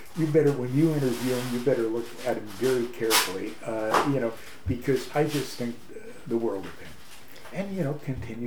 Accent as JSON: {"language": "English", "region": "Washington", "country": "United States", "tie": "born or raised there", "said": "I was raised in Western Washington, and I do anything to get back."}